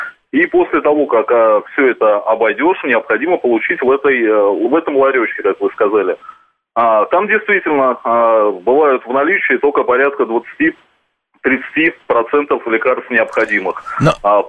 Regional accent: Moscow, Russia; ага. Я из Москвы.

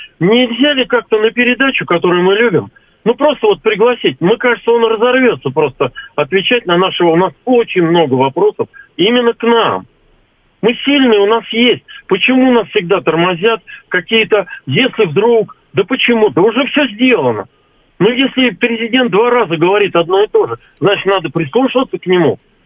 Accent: Moscow, Russia; Я из Москвы

